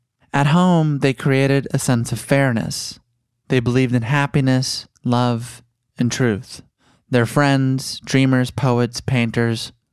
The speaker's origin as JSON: {"language": "English", "town": "Chicago", "region": "Illinois", "country": "United States", "tie": "born or raised there", "said": "I grew up in Chicago."}